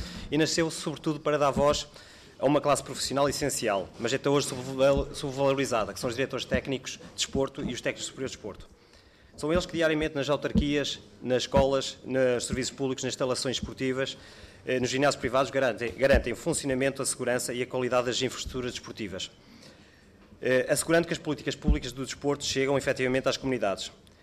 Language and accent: Portuguese; Lamego, Norte, Portugal; eu venho do município de Lamego.